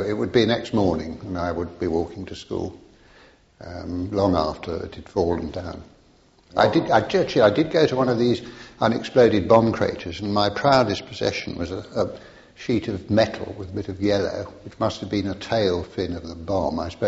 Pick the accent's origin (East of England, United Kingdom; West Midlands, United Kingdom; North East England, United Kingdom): West Midlands, United Kingdom; Solihull; born there; I was born in Solihull, Warwickshire, in 1929.